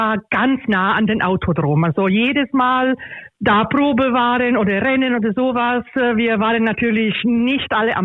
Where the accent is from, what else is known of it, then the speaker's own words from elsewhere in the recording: Imola, Emilia-Romagna, Italy; German is a second language; now in Göppingen, Germany; Also ich komme aus Imola und Imola ist bekannt für Formel 1